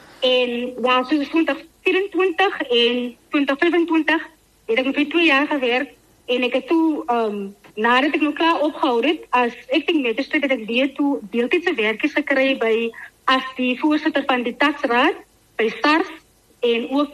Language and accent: Afrikaans; Montagu, Western Cape, South Africa; born there; ek is gebore daar in Montague, die Klein Plaas dorpie, in die Klein Karoo.